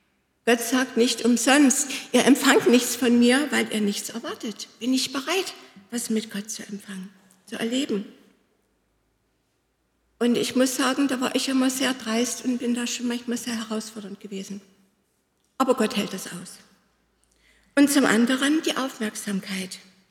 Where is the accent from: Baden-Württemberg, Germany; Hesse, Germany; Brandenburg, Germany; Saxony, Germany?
Saxony, Germany; Hohndorf; Ich komme aus dem Ort, ich betone immer noch seit über 40 Jahren, ich bin Wallvogtländer, ich komme aus dem Erzgebirge. Kleiner Ort zwischen Zschopau und Marienberg, Hohndorf.